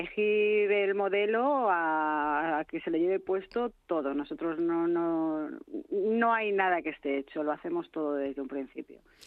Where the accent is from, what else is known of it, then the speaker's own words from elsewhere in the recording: Community of Madrid, Spain; que nos gusta a todos los que somos madrileños reivindicar lo nuestro